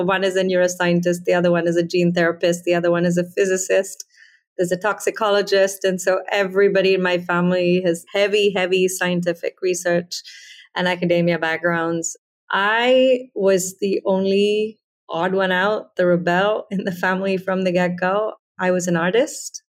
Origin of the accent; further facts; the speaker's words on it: Chennai, Tamil Nadu, India; moved away as an adult; I grew up in Chennai, which is in the south of India. I was here till I was almost 20 and then went on to do my grad school in the US.